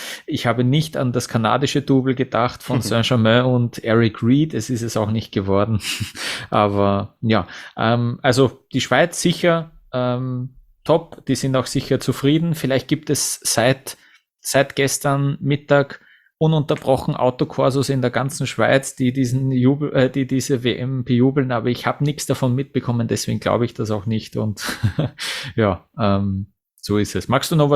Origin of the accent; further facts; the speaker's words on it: Vienna, Austria; Für mich als Wiener